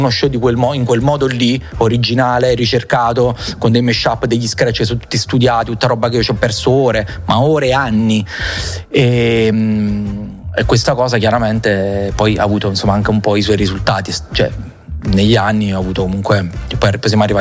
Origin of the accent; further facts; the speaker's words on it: Salerno, Campania, Italy; È come che sono di Salerno, mi mangi il pesce, per me è naturale